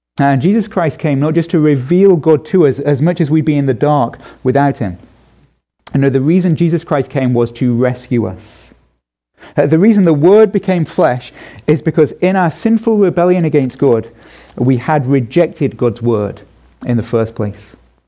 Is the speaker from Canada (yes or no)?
no; England, United Kingdom; As an Englishman, that's something I try to avoid having anything to do with.